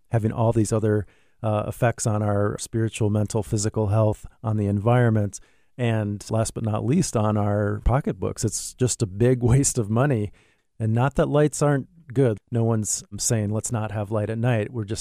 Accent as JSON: {"language": "English", "region": "Minnesota", "country": "United States", "tie": "born or raised there", "said": "I think it came from growing up in Minnesota and having a cabin in the north part of the state on a lake."}